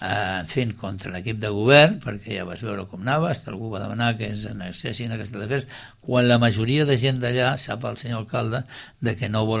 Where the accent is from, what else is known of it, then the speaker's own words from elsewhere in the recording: Sitges, Catalonia, Spain; born there; jo m'estimo Sitges i he nascut a Sitges.